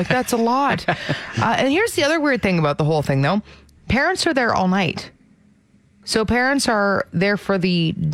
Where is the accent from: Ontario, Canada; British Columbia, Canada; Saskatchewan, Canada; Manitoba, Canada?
Ontario, Canada; because I'm from Ontario